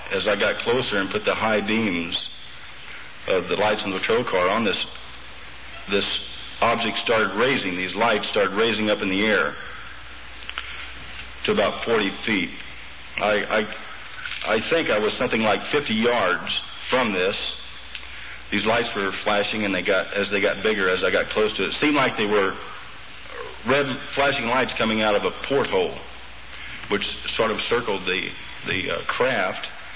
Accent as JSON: {"language": "English", "region": "Missouri", "country": "United States", "tie": "born there", "also_born_or_lived": "Japan / Germany / France / Hawaii"}